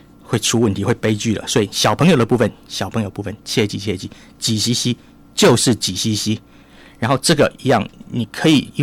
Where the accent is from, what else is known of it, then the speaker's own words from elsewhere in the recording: Taiwan; 我们台湾人有一个个性就非常节俭的